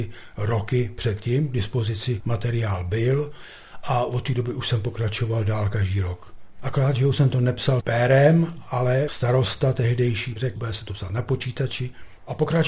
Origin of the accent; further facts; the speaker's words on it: Třebějice, South Bohemian Region, Czechia; Já jsem původem rodák ze Soběslavska, z Třebějic.